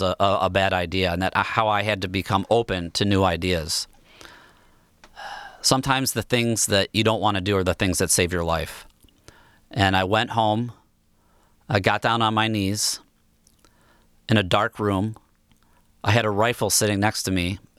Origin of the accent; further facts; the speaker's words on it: Bloomfield Hills, Michigan, United States; You know, growing up in Bloomfield Hills, I felt like the world owed me something.